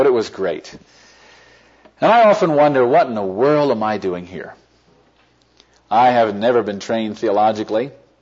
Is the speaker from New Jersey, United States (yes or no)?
yes; New Jersey, United States; I come from the East Coast, born and raised right outside of New York City in New Jersey. Most people, when I tell them I lived and grew up in New Jersey, they always say, "What exit?"